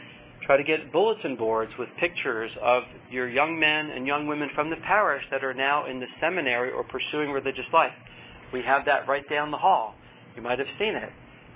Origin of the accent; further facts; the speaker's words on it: Philadelphia, Pennsylvania, United States; Growing up in Philadelphia, we had a very close priest friend of ours, Father Lindacki, who's now 75 years old, but still a pastor in Philadelphia.